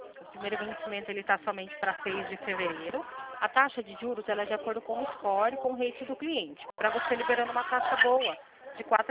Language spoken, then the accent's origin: Portuguese; Limeira, São Paulo, Brazil; eu sou de Limeira, conhece? Interior de São Paulo?